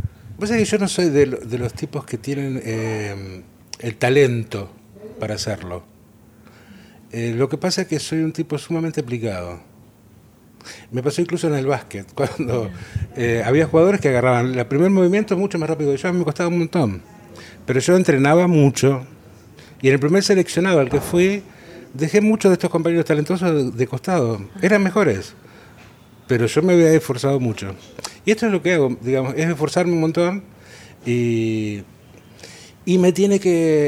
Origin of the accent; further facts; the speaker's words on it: Santa Fe, Argentina; yo vengo de Santa Fe